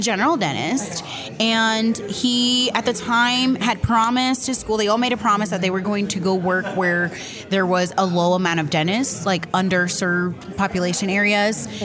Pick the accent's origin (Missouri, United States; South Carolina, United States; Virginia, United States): Virginia, United States; also born or lived in Florida; So we moved here from Florida, but I'm actually from Virginia. I'm from the D.C. metro area.